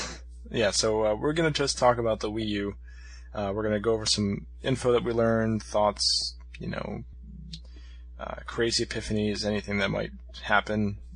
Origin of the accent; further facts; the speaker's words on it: United States; That's cool for me as an American.